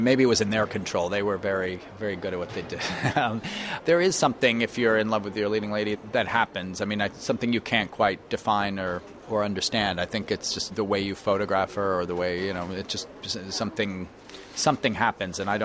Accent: Brooklyn, New York, United States; the way she describes Sacramento reminds me of the way I felt growing up in Brooklyn

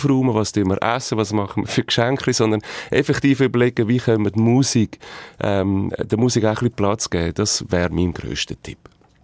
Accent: England, United Kingdom; wir sind ja Engländer und viele englische Weihnachtslieder

